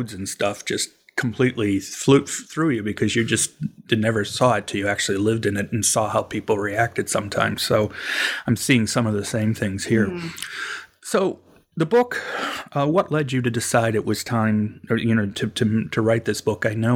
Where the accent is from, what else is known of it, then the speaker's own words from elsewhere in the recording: Cleveland, Ohio, United States; also born or lived in Alabama / Kentucky; I actually was born and raised in Cleveland, so I know the Rust Belt. But for the last years, I've been in Appalachia first in Alabama, although that was very different from what I'm experiencing here in Kentucky.